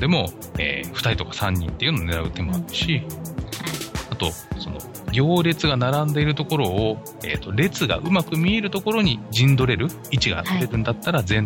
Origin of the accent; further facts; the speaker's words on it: Kanagawa, Japan; で私神奈川ですけど、